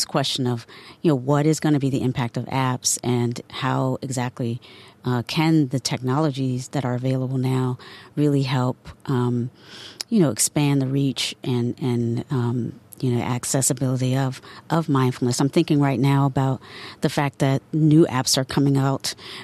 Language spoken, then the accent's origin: English; North Carolina, United States; I grew up in the South, around in a particular time and place, like born in segregated North Carolina, where most of the people around me were African American, small number of whites